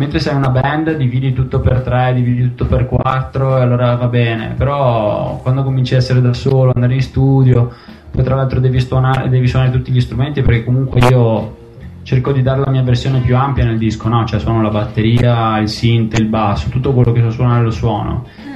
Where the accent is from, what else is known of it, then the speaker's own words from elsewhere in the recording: Padua, Veneto, Italy; Io sì, sono di Padova, si sente?